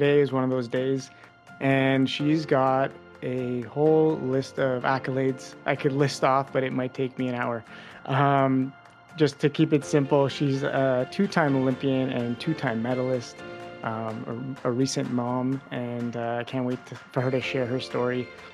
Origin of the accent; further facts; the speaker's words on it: Montreal, Quebec, Canada; So well, I'm from Montreal and this is a Montreal based podcast.